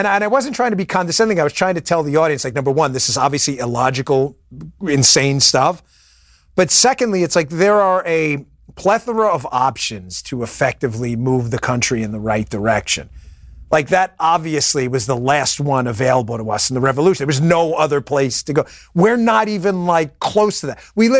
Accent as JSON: {"language": "English", "town": "Queens", "region": "New York", "country": "United States", "said": "I'm from Queens. I know it bothers people. It doesn't bother me one bit. It's exactly, me and my wife both are from Queens."}